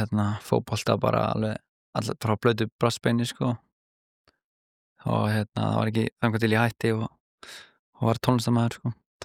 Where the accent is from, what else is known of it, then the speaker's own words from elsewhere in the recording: Hafnarfjörður, Capital Region, Iceland; ég uppalinn í Hafnarfirði og hérna, öll fjölskylda minni bara, þú veist, við erum allir miklir haffinningar og hef alltaf búið í Hafnarfirði